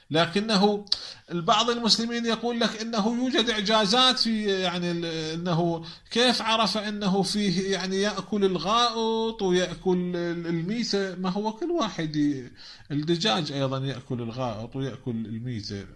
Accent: Iraq

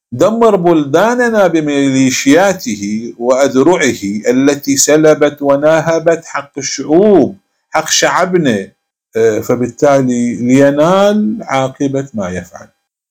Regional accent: Iraq; الآن الميليشيات عندنا بالعراق الكثير من المسؤولين هم صبي الصغار

